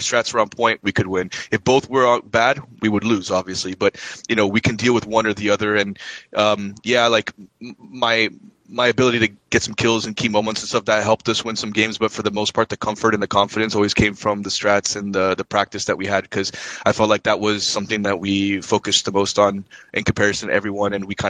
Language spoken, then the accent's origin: English; Miami, Florida, United States; You know, he's like from middle America and I'm from Miami, Hispanic from Miami, so we're so different.